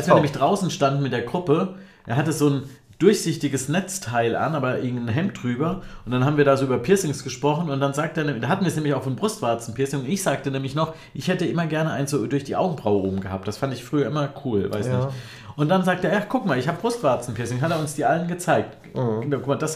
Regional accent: Flensburg, Schleswig-Holstein, Germany; Und dann habe ich gesagt, aus Flensburg.

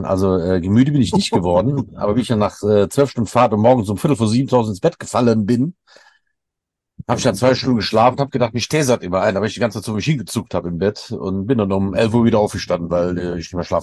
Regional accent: Troisdorf, North Rhine-Westphalia, Germany; born there; Nicht raised, aber born in Troisdorf tatsächlich.

